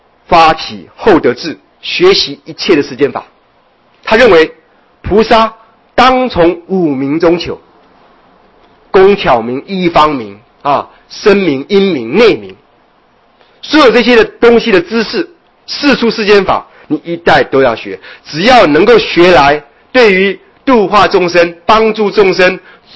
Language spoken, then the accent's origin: Chinese; Taiwan; 我们台湾话讲的蛾蜞就是水蛭